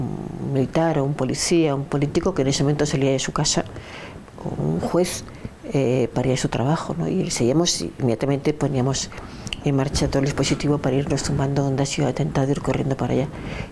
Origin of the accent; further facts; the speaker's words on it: Spain; Pero yo sé lo que le debo como española, ¿no?